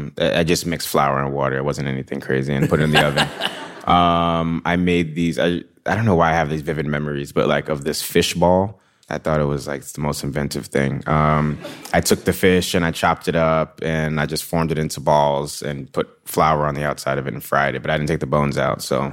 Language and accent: English; New York, United States; you know, when you grow up like where I grew up in the Bronx, the South Bronx.